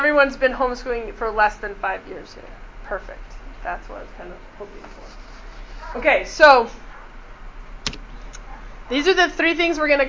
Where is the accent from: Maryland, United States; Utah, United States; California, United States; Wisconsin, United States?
Utah, United States; now in Louisville, United States; right now I'm from Louisville, Kentucky, but I was born and raised in Utah.